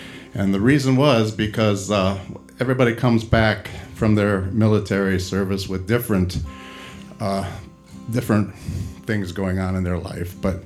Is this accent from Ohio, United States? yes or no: yes; Lorain, Ohio, United States; I'm from Lorain, Ohio